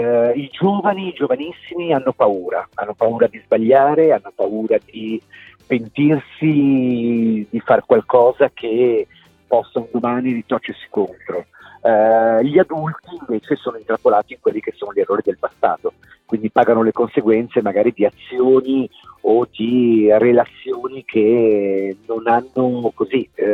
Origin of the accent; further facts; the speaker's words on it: Genoa, Liguria, Italy; moved away as an adult; io a 20 anni sono scappato da Genova per fare il ballerino